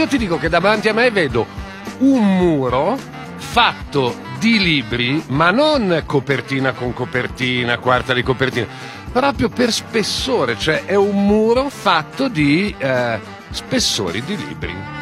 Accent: Varese, Lombardy, Italy; Ma guardi, io sono di Varese, però so che è qua vicino

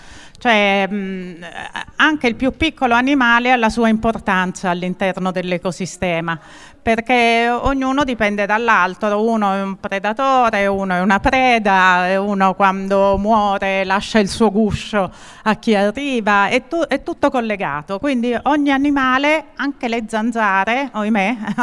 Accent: Taranto, Apulia, Italy; io sono pugliese, sono nata a Taranto

